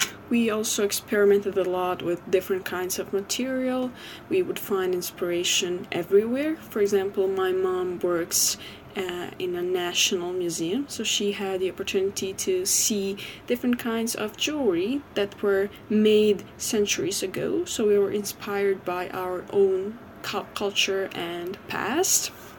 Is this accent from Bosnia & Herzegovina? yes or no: yes; Sarajevo, Bosnia & Herzegovina; English is a second language; I'm 25 years old and I come from Sarajevo, Bosnia.